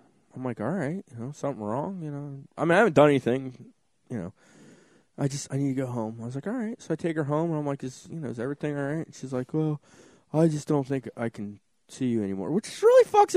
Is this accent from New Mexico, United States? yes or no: no; Ohio, United States; moved away; I was born in Ohio, but I moved out of Ohio in the late 80s. And Stu and I both moved. Well, I moved back to Ohio.